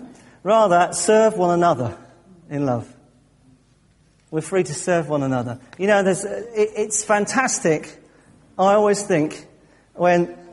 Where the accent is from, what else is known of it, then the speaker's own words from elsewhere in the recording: England, United Kingdom; Oh, I'm so English.